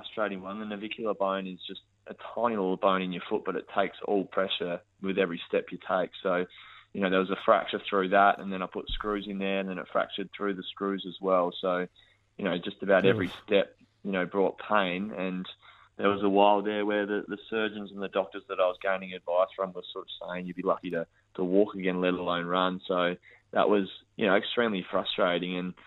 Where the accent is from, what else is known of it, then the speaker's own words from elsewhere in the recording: Naracoorte, South Australia, Australia; sort of growing up in Narracourt in a community that was so passionate about, you know, sport and just having a crack.